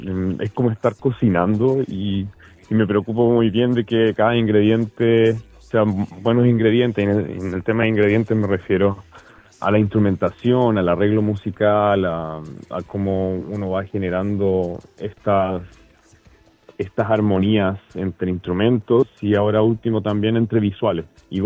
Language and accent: Spanish; Santiago, Santiago Metropolitan Region, Chile; yo soy de Santiago, de Chile.